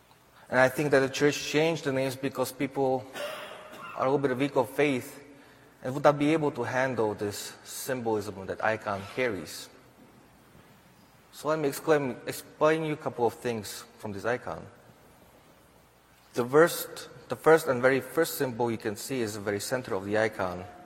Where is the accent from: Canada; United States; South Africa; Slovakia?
Slovakia; When I was growing up in Slovakia, I remember having visitors at our house from America.